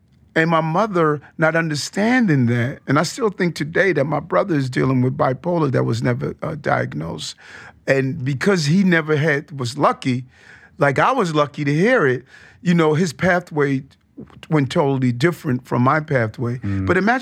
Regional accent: Queens, New York, United States; also born or lived in Brownsville; growing up in South Jamaica, Queens, you know, mom moving us there from Brownsville

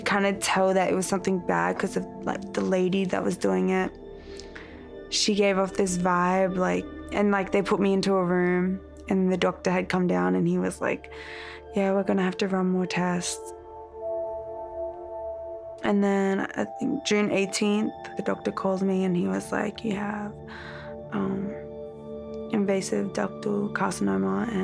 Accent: Brisbane, Queensland, Australia; I'm from Australia and Brisbane. I have 5 brothers and we all played basketball together.

